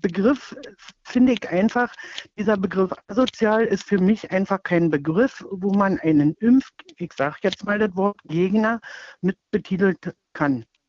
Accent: East Germany, Germany; Also früher, ich bin nur in der DDR aufgewachsen

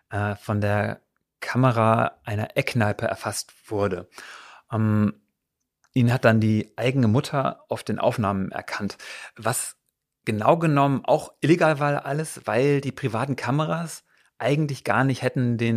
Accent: Berlin, Germany; das sind wir als Berliner ja gewohnt.

